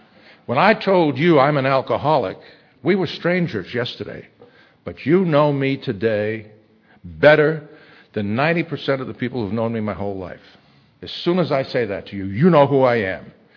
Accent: New England, United States; And I grew up in New England. I love to drive in snow.

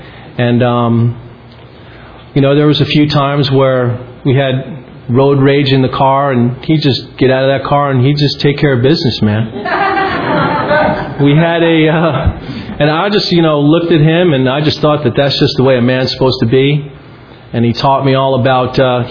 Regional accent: East Coast, United States; I'm from the East Coast, and I was from an alcoholic family with a lot of recovery.

